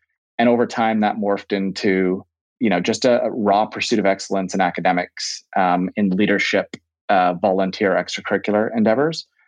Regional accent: Calgary, Alberta, Canada; born there; also born or lived in Ottawa / Greater Toronto Area; So I was born in Canada. So I was actually born in Calgary and I've lived in Ottawa, have lived in the GTA. But I was born into a Canadian-British family, and my father's originally from the UK.

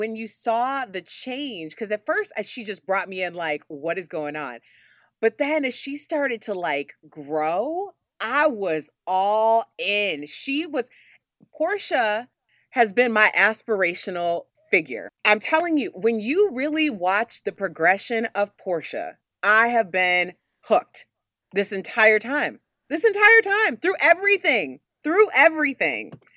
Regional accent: Chicago, Illinois, United States; because I know I'm from Chicago, so I know a lot of Louis.

